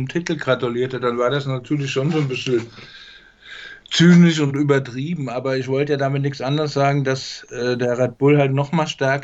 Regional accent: Hesse, Germany; in der Gegend, wo ich herkomme, Taunus und Frankfurt

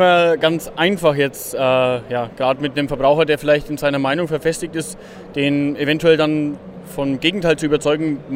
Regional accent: Bavaria, Germany; wir kommen ja auch aus Mittelfranken bei Ansbach, das passt ja.

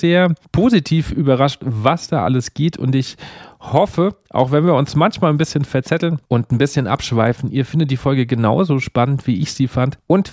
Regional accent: Bavaria, Germany; Ich komme aus Bayern und da ist ja irgendwie so das Blasmusikland neben Baden-Württemberg

